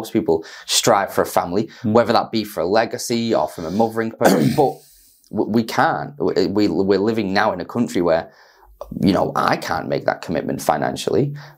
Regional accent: Salford, North West England, United Kingdom; now in West Lancashire, United Kingdom; I live in West Lancashire, have done now for about 5 years. I was studying at the university. But I come from Salford, so incredibly working class area in Manchester.

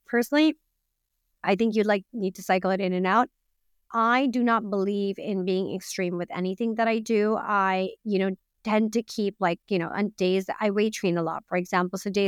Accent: Pakistan; I'm Pakistani and I'm from the north of Pakistan where we tend to consume a lot of meat. We like, we come from a big barbecue culture.

